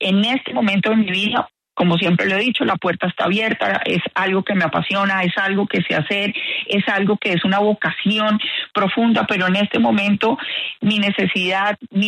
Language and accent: Spanish; Colombia; nosotros somos 2 colombianos más en cuántos millones de colombianos